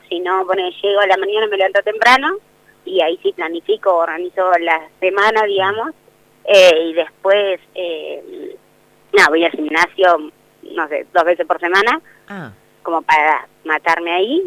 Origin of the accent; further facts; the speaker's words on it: Bahía Blanca, Buenos Aires Province, Argentina; Porque en sí yo soy de Bahía Blanca